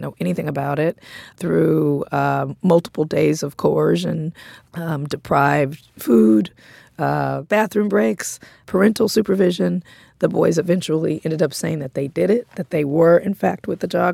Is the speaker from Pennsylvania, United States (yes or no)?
no; Compton, California, United States; I'm from Compton, and I was like, damn, it was rough here.